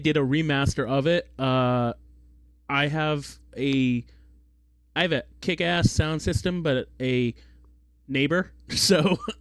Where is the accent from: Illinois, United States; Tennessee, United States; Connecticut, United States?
Connecticut, United States; I vividly remember, you know, where I grew up in Connecticut, not exactly connected to the world of visual effects